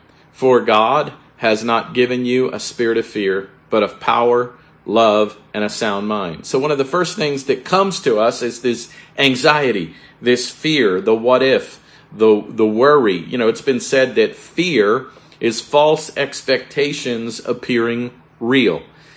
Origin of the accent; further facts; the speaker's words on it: Florida, United States; growing up in South Florida, living through several hurricanes and tropical storms